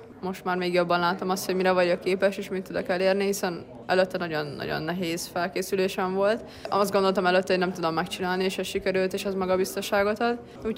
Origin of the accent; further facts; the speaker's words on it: Pécs, Baranya, Hungary; hiszen én pécsi vagyok, ők pedig leginkább pestiek